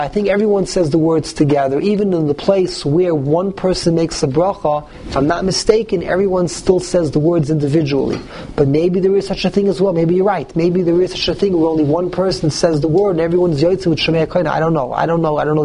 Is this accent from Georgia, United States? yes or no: no; New York, United States; I grew up in the Lower East Side. I was used to hearing one particular nigun, and then I came to Flatbush.